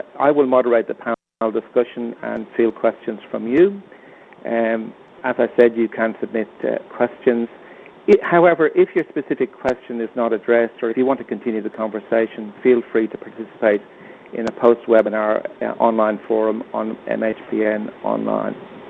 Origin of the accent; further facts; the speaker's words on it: Townsville, Queensland, Australia; from Townsville.